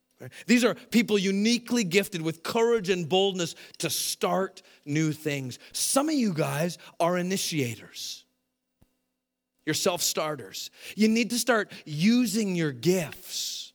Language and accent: English; Canada; We're so Canadian, we don't like to do this.